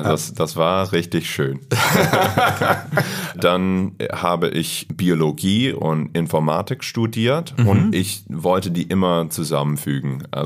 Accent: United States; Ja, ich komme aus Amerika und ich bin in den Staaten aufgewachsen.

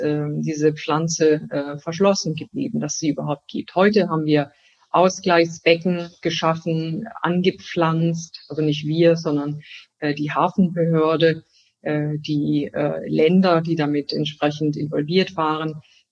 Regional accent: Germany; born there; ich bin natürlich in Deutschland geboren. Deutschland ist ein Stück Heimat.

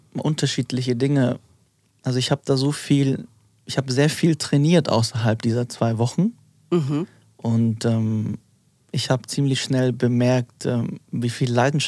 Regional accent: Hamburg, Germany; Und ich bin in der Schanze groß geworden, auf St. Pauli groß geworden.

